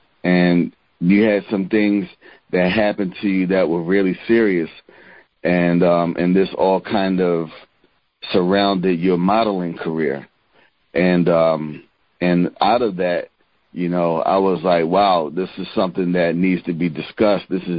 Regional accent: Baltimore, Maryland, United States; I'm from Baltimore, so that's only like an hour and change.

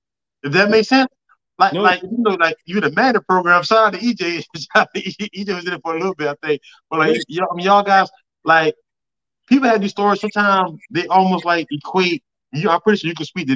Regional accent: Orangeburg, South Carolina, United States; I tell some people growing up in Orangeburg, even I talked to everybody about this

